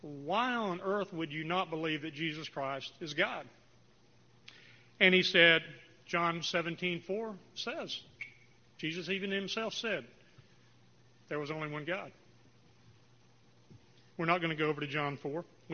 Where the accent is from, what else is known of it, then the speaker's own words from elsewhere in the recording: Raleigh, North Carolina, United States; I'm from Raleigh, North Carolina.